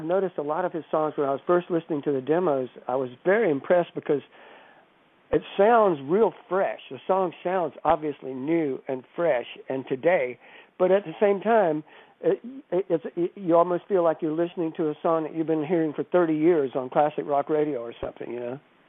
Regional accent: Georgia, United States; I grew up in South Georgia, so we used to call ourselves the Ridge Runners, which only sometimes people from the South would understand.

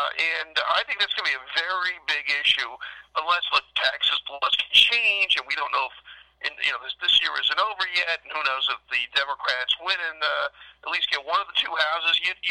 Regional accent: Philadelphia, Pennsylvania, United States; now in New York, United States; I mean, I'm from Philly, and I know where that is a great sports town.

